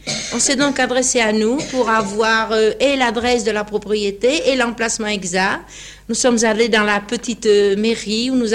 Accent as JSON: {"language": "French", "region": "Southern France", "country": "France", "lives_now": "Trouville-la-Houle, France", "said": "je suis originaire du Midi, mais ma situation d'institutrice m'a conduite à Pont-Audemer, où j'ai rencontré mon mari, et de là, nous sommes montés à Trouville-la-Houle en 1927"}